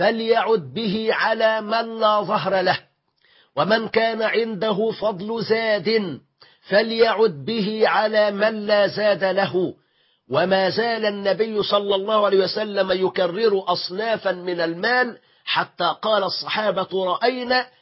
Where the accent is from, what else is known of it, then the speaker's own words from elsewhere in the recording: Egypt; لحللنا جزءا كبيرا من أزمة المواصلات عندنا في مصر.